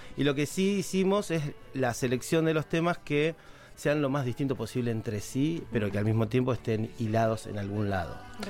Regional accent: Rauch, Buenos Aires Province, Argentina; La mayoría somos de Rauch, provincia de Buenos Aires

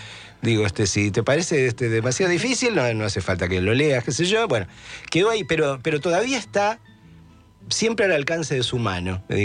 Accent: Flores, Buenos Aires, Argentina; No nací en Flores, nací en el sanatorio en Chorena, por esas vueltas de la vida, pero crecí en Flores.

